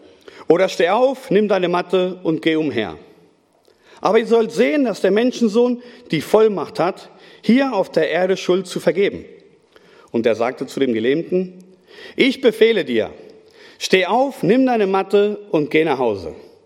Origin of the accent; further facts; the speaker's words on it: Spain; German is a second language; Ich bin ja Spanier und dann rede ich manchmal sehr schnell